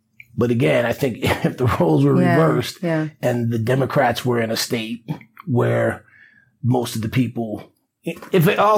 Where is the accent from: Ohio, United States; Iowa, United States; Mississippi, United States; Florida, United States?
Florida, United States; Let's take Florida, for example.